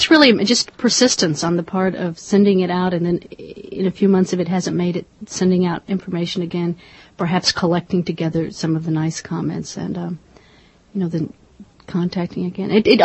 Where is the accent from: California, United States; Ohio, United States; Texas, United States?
Texas, United States; Dallas; I am a Texan, and he's a Texan. So I grew up in Dallas, and Texas has been very receptive to this book